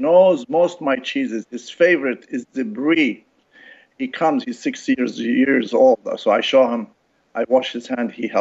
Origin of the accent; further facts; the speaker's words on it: Casablanca, Casablanca-Settat, Morocco; also born or lived in France; now in United States; I was raised in Casablanca and France. My parents are Lebanese, and I've been in this country for over 40 years.